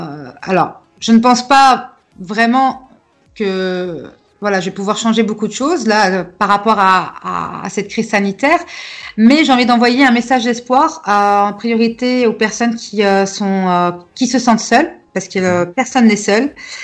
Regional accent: Nantes, Pays de la Loire, France; now in Paris, France; à la base, je ne suis pas parisienne, je suis nantaise, qui est devenue par la suite parisienne, parce que j'ai vécu à Paris plus de 7 ans, 8 ans déjà.

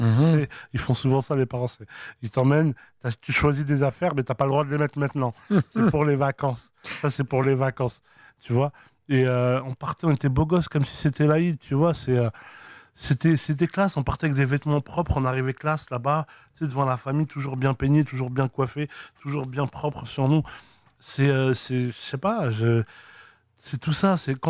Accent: Tolga, Biskra Province, Algeria; ça reste et ça restera jamais Tolga. Ma ville natale avec mes parents.

